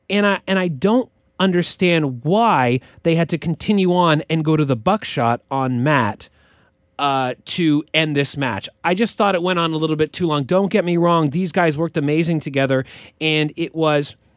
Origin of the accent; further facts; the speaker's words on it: Canada; And maybe I'm selfish as a Canadian saying that.